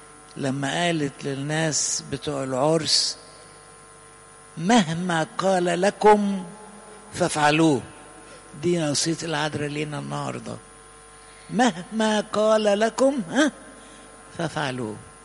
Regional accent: Asyut, Asyut Governorate, Egypt; لأن أنا من أسيوط

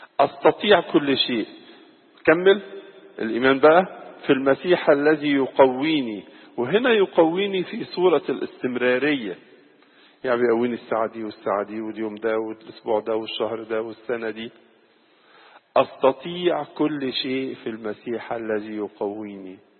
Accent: Egypt; تقول لنا قصة زي ما كلنا نعرفها طبعا كمصريين وكأباط

